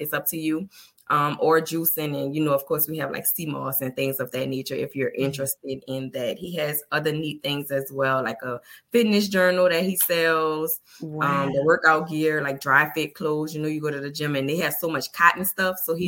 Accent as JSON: {"language": "English", "town": "New Orleans", "region": "Louisiana", "country": "United States", "said": "you know, I'm from New Orleans."}